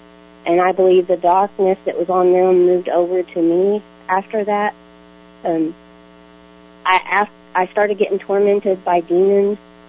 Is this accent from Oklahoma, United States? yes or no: yes; Oklahoma City, Oklahoma, United States; I'm from Oklahoma City.